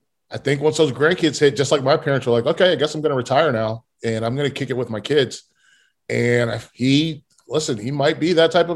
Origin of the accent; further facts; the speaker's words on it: North Carolina, United States; like I grew up in North Carolina.